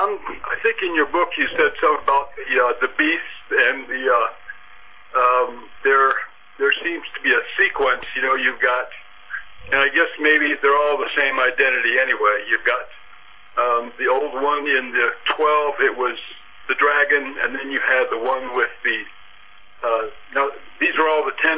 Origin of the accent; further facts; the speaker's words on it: Oklahoma, United States; I'm from Oklahoma.